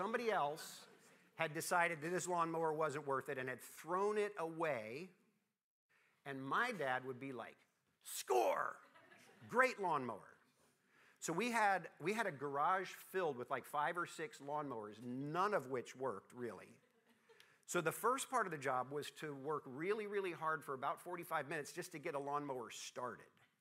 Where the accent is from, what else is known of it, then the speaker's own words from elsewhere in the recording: Alabama, United States; also born or lived in Columbia, South Carolina; when I was growing up in Alabama, and I've lived in Columbia, South Carolina, so I now know that that's the hottest place in the world, but North Alabama comes pretty close.